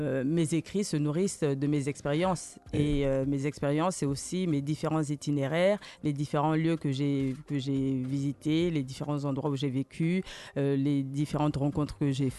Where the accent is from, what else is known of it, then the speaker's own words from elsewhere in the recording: Brazzaville, Republic of the Congo; born there; also born or lived in Bulgaria; Moi, je suis née à Brazzaville, au Congo. Donc je suis congolaise, mais je suis française aussi. Je me considère même un petit peu bulgare, vu que j'ai passé quelques années en Bulgarie.